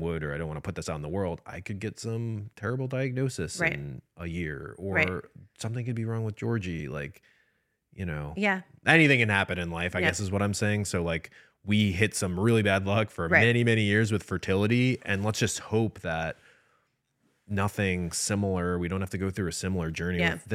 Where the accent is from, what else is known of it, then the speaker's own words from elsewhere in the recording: Midwest, United States; So again, I shouldn't keep saying, oh, I'm from the Midwest.